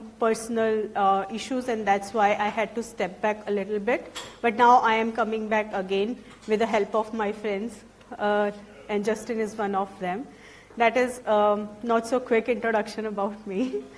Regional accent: Pune, Maharashtra, India; English is a second language; As I just mentioned, I am from India, Pune location, and I am working in Red Hat.

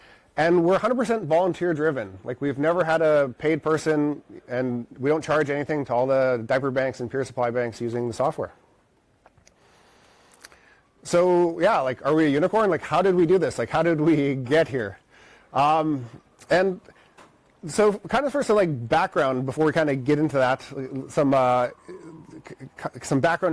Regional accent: Washington, District of Columbia, United States; And I'm from the Washington, D.C. area

